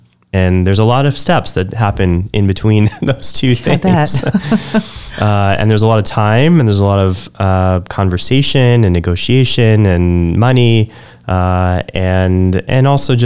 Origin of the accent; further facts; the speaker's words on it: New York, United States; I grew up in New York.